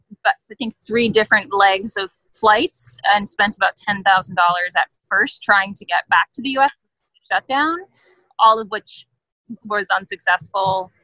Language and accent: English; California, United States; We're from California. We live in the Bay Area.